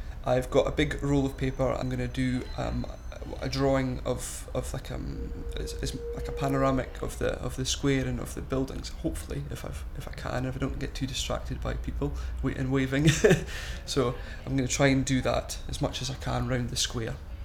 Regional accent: Longside, Scotland, United Kingdom; I'm 29, and I'm from Longside in Aberdeenshire.

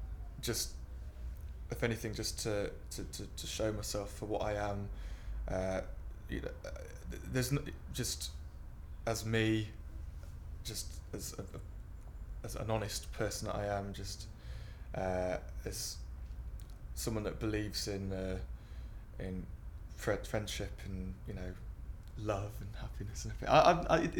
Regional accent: Bristol, South West England, United Kingdom; I'm 24 and I'm from Bristol.

